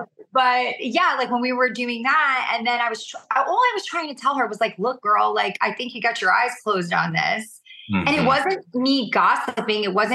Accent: New York, United States; You know, yeah, I am. I'm a New Yorker and like, I'm always going to take the shot.

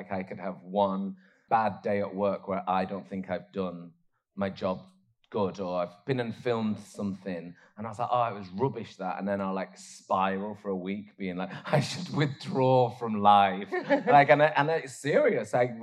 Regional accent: Oldham, North West England, United Kingdom; growing up in Oldham, I couldn't be like, I want to love myself.

